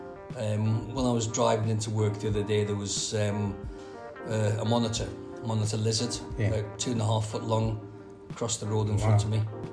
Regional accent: Newcastle, North East England, United Kingdom; I'm from Geordieland, God's country.

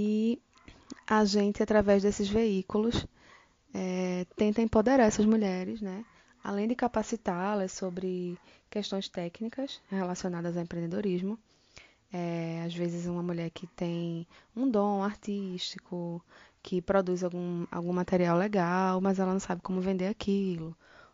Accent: Recife, Pernambuco, Brazil; sou de Recife, empreendo há alguns anos

